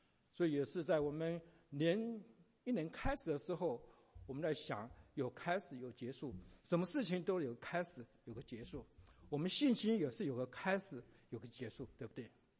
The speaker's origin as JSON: {"language": "Chinese", "country": "China", "said": "我们中国人有这个好处，过了一个新年，还有一个旧年可以过"}